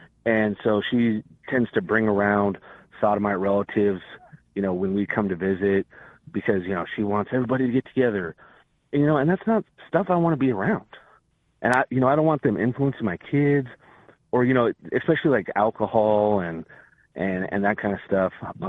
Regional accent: Alaska, United States; now in Dallas, United States; I'm from Alaska, but I live in Dallas.

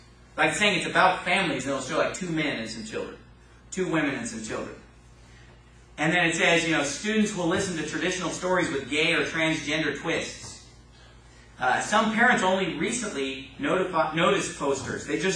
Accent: Sacramento, California, United States; and I'm from Sacramento, California, which is about an hour away, hour and a half away.

